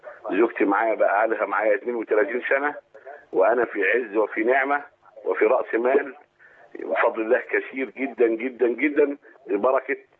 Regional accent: Cairo, Cairo Governorate, Egypt; أنا من القاهرة.

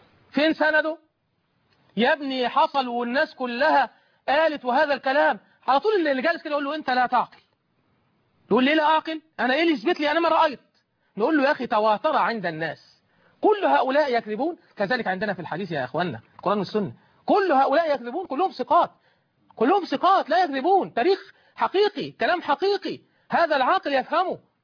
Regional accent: Suez, Suez Governorate, Egypt; كان يهمني الامر، ان انا من السويس وكان يهمني هذا الامر

